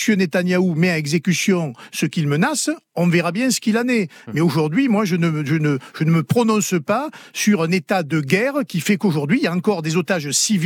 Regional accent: France; Je suis français et je fais de la politique en France.

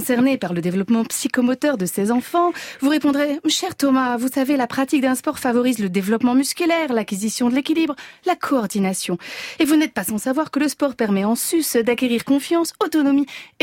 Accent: Auvergne-Rhône-Alpes, France; je suis de Savoie.

